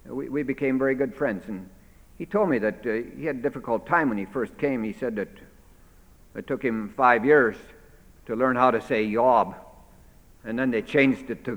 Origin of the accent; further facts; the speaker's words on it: Stanwood, Washington, United States; when I was growing up in Stanwood, or in Snooze Hill